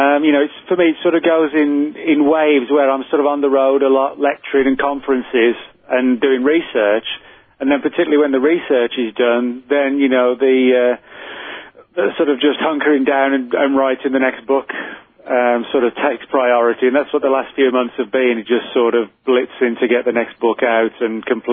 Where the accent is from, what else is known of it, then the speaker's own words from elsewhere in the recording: England, United Kingdom; When I was a kid, growing up in England